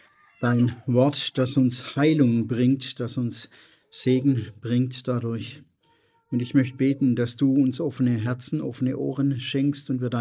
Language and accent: German; Germany; Ich lebe in diesem Land, ich bin in diesem Land aufgewachsen. Das ist einfach so. Und das ist meine erste Identität, ich bin halt ein Deutscher.